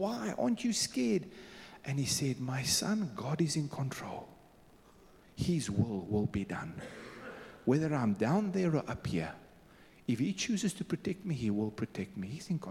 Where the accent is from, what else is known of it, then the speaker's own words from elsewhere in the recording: Beirut, Beirut Governorate, Lebanon; moved away; So I was born in Lebanon, Beirut, 55 years ago.